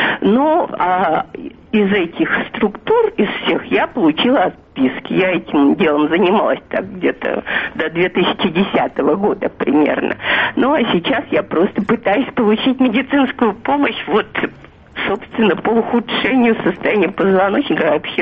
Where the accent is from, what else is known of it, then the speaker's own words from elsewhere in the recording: Saint Petersburg, Russia; я из Санкт-Петербурга.